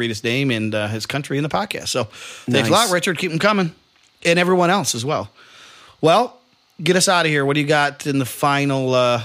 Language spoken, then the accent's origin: English; New Zealand; As your Kiwi fan here, I've been looking for New Zealand yacht, but it's hard to find.